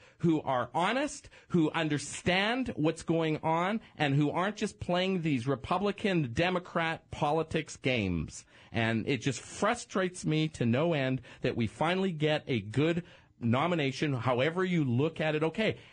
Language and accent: English; Canada; I can't vote, I'm Canadian.